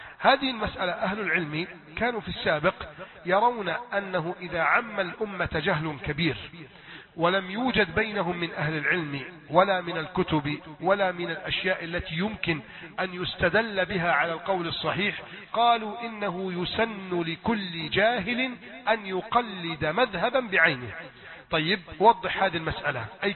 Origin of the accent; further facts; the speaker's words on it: Egypt; بلدنا مصر